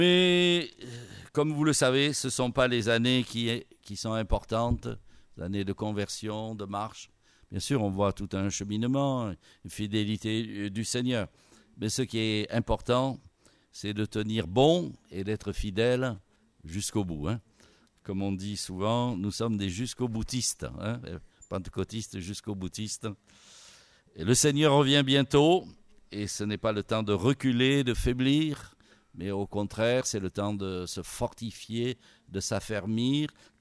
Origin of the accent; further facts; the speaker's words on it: Orange, Provence-Alpes-Côte d'Azur, France; Je suis orangeois de naissance, vauclusien, voilà. Je suis né spirituellement en Avignon, pour ceux qui connaissent. Donc je suis un vrai vauclusien. Voilà, j'ai connu le Seigneur en Avignon